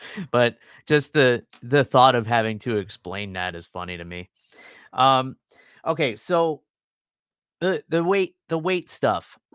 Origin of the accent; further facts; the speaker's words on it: New York, United States; I mean, I'm an East Coast guy, too. I'm from New York.